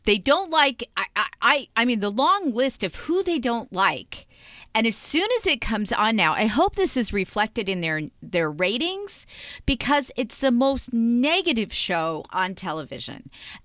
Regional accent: California, United States; And see, I'm from Southern California.

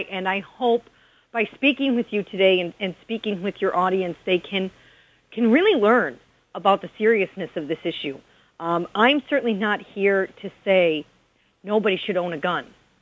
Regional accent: Chicago, Illinois, United States; I'm not. I'm from Chicago.

